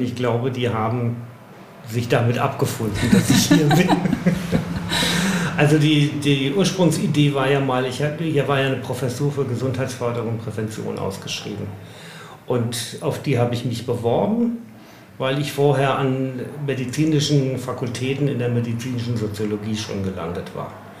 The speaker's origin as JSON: {"language": "German", "region": "Hesse", "country": "Germany", "said": "ich komme aus dem Großraum Frankfurt. So zwischen Frankfurt und Wiesbaden, so ein kleines Kaff."}